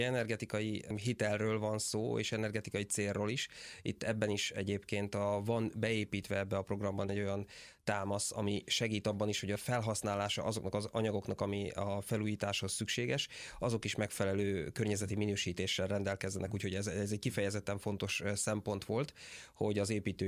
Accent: Kalocsa, Bács-Kiskun, Hungary; born or raised there; moved away as an adult; now in Budapest, Hungary

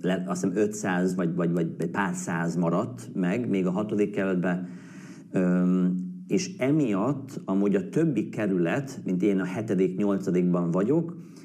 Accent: Australia; Hungarian is a second language; now in England, United Kingdom; itt Angliában, Ausztráliában, ugye ahonnan származom, Ausztrália

